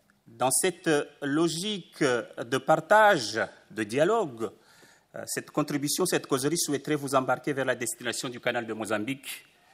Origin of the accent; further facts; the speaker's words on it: Mtsangamouji, Mayotte; la vieille conteuse de ce village de Mtsangamouji, mon village natal